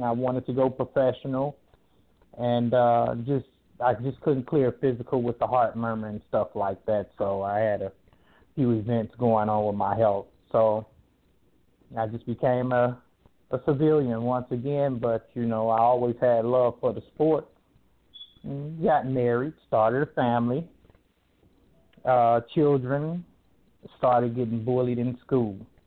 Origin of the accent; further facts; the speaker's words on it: Gary, Indiana, United States; I'm originally from Gary, Indiana, and that's where I started my boxing career at.